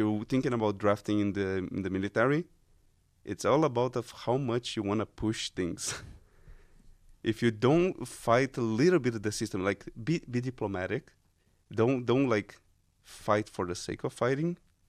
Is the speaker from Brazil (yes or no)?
yes; Brazil; moved away; I came from Brazil, a place that I had to run away from the army. In Brazil, it's mandatory for all the men to register when they are 18.